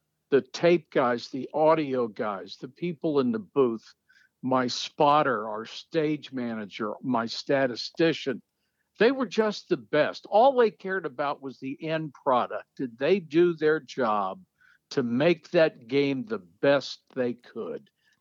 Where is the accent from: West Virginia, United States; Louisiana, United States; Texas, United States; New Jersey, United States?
West Virginia, United States; I was this kid from West Virginia that did games, you know, big deal.